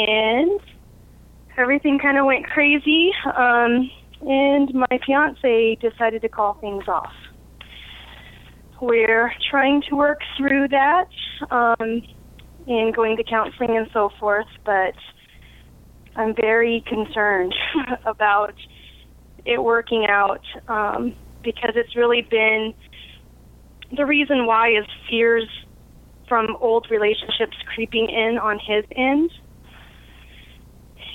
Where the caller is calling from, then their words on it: Billings, Montana, United States; from Billings, Montana.